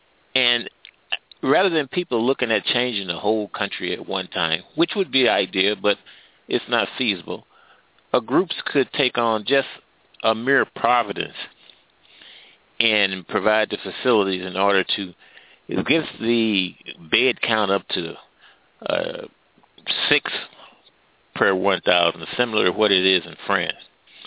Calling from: St. Louis, Missouri, United States; I'm calling from the United States in the state of Missouri, the city of St. Louis.

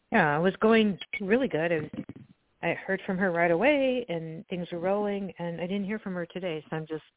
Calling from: Concord, California, United States; I'm calling from Northern California, Concord.

